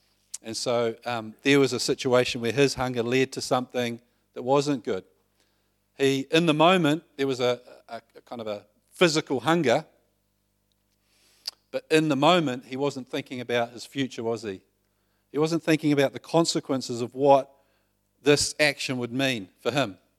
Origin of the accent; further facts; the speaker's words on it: New Zealand; I should do it a lot better being a New Zealander.